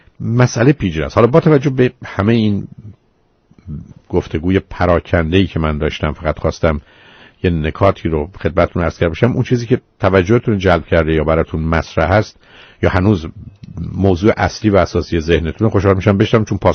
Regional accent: Iran; من و شما به عنوان یه ایرانی

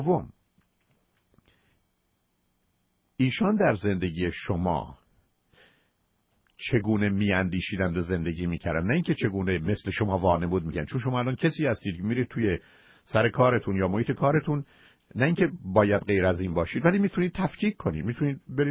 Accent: Shiraz, Fars, Iran; بنده در 15-16 سال اول زندگیم در شیراز متولد شدم و در منطقه فارس و شیراز بودم

